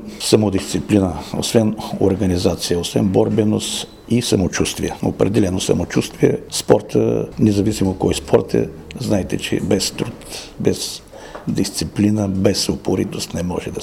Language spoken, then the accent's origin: Bulgarian; Kazanlak, Stara Zagora Province, Bulgaria; понеже идвам от Казанлък